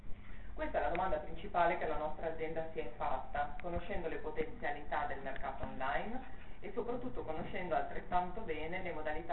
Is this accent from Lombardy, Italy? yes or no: no; Veneto, Italy; born there; visto che sono nata in Valpolicella, una terra dove il vino è un protagonista assoluto